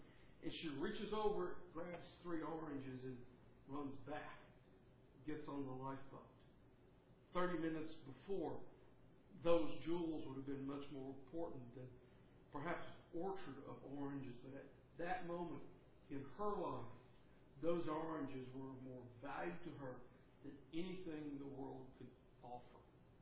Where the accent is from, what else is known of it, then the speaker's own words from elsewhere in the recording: the South, United States; accent: Southern; you can tell by my voice, that I'm not from Wisconsin, okay? I'm from the South, and I can be more Southern if you'd like me to.